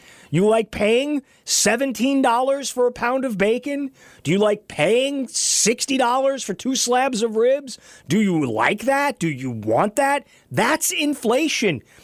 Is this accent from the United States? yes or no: yes; United States; I'm an American. I want choices.